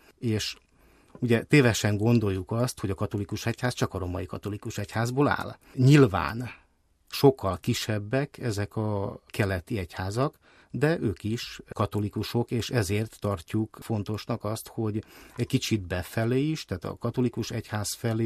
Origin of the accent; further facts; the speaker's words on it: Zakarpattia Oblast, Ukraine; Kárpátaljáról származom, görögkatolikus jezsuita szerzetes vagyok.